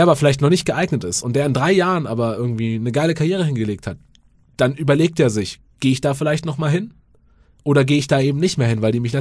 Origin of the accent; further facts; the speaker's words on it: Bavaria, Germany; ich bin auf dem Land aufgewachsen, Vorort von München, aber schon sehr ländlich. Also das nächste Dorf hat praktisch schon mehr Kühe als Einwohner.